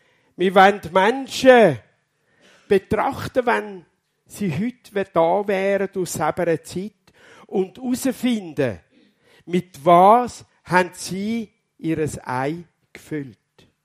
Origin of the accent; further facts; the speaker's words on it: Dienhard, Germany; ich komme aus Dienhard.